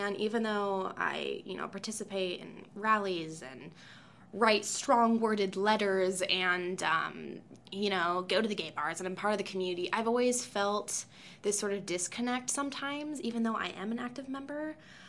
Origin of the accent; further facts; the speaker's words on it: Olympia, Washington, United States; I am from Olympia. I'm born and raised in Olympia. And not only did I grow up on campus